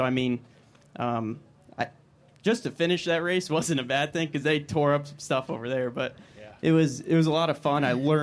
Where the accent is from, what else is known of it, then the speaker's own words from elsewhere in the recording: Ridgefield, Connecticut, United States; Yeah, so I'm from Ridgefield, Connecticut originally. So I still live there, but I'm down here most of the time for the race season.